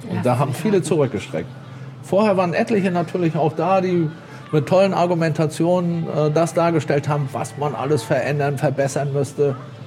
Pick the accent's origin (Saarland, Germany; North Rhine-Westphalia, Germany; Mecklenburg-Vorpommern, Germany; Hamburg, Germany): Mecklenburg-Vorpommern, Germany; Zingst; Und auch in gewisser Weise geboren. Ich bin hier geboren in Zingst.